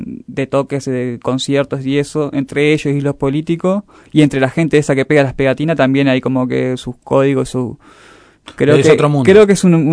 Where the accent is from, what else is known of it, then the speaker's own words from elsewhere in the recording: Salta, Argentina; Yo soy salteño, comencé allá haciendo